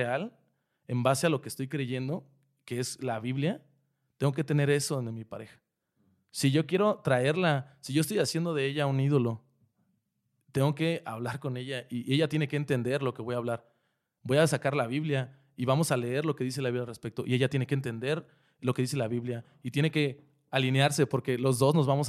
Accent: Mexico; no nada más como mexicanos, sino como personas nos encanta pelear.

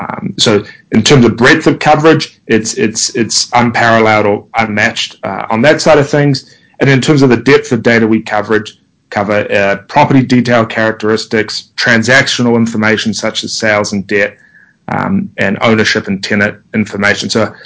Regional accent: New Zealand; now in United States; Prior to this, as people can probably tell with my accent, I'm not originally from the US. I come from a small country named New Zealand.

